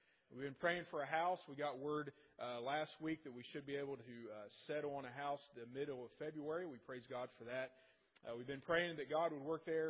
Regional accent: Ripley, West Virginia, United States; And we are from Ripley, West Virginia. We left there yesterday morning. It was 15 degrees.

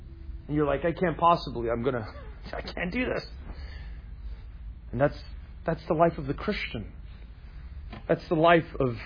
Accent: New York City, New York, United States; I grew up in New York City. It was a common thing back in the 80s.

